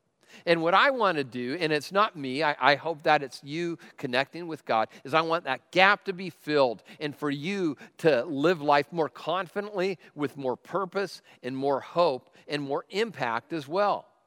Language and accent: English; Tacoma, Washington, United States; I am from Tacoma, which means I am tough.